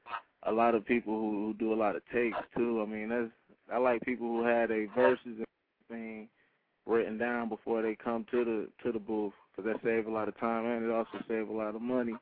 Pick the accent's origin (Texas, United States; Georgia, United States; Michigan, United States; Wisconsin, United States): Michigan, United States; Muskegon; I'm from Muskegon, Michigan, which is a small city in Michigan, and it's like there's no outlets here where I'm at, there's no studios here